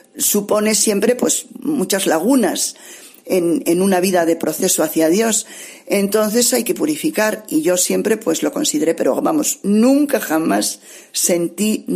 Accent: Palencia, Castile and León, Spain; había carmelitas descalzas en Palencia, soy de Palencia, el espíritu del Carmelo ya anidaba en mí desde jovencita

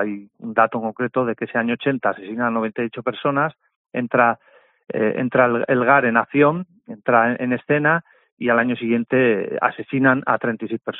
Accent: Ciudad Rodrigo, Castile and León, Spain; now in Basque Country, Spain; yo soy castellano, yo soy de Ciudad Rodrigo, Salamanca, conozco bien Extremadura porque he trabajado años allí

